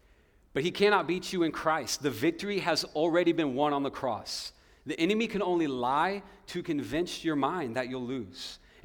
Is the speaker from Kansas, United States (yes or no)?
yes; Kansas, United States; because I'm from Kansas and I've been a lifelong Kansas sports fan